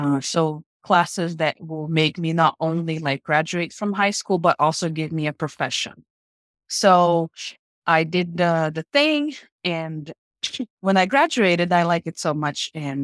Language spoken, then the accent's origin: English; Brazil; English is a second language; I graduated from U of A in 2019, and I'm originally from Brazil.